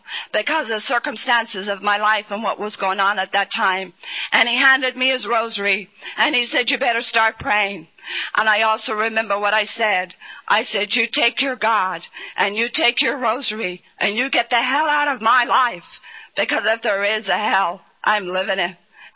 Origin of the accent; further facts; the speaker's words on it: Ireland; don't they know I'm Irish? All of a sudden, being Irish was very important.